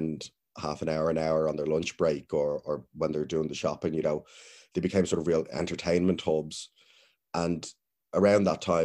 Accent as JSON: {"language": "English", "town": "Dublin", "region": "Leinster", "country": "Ireland", "tie": "born or raised there", "said": "growing up in South Dublin"}